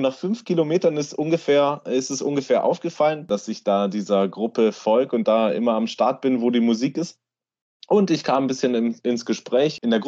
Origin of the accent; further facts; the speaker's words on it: Hamburg, Germany; Bei uns in Hamburg kommt nämlich der Weihnachtsmann und nicht das Christkind.